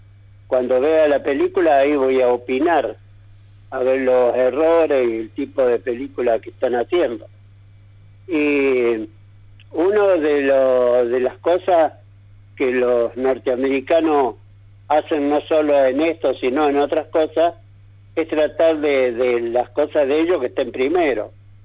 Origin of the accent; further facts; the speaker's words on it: Córdoba, Argentina; Yo doné una a mi pueblo en Córdoba.